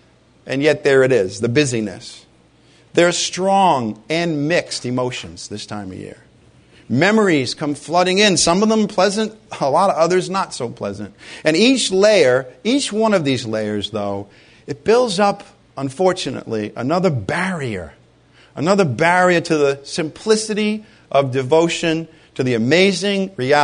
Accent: Ireland; Well, maybe that's just because I'm Irish.

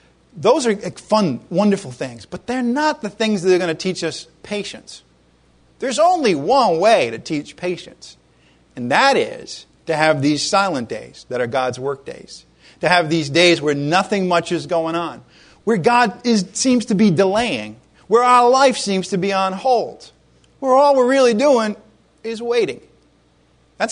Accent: United States; Okay, I'm American too. I'm as bad as you guys.

